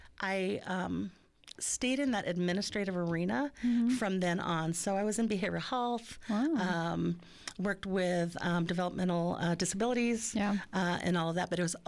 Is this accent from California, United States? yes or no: yes; Oceanside, California, United States; born there; also born or lived in Yuma; I was born in Oceanside, so I do like to claim myself